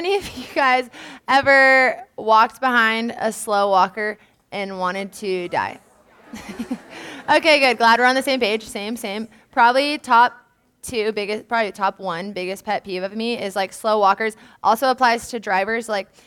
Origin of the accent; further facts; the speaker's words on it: California, United States; Like, I'm from Southern California.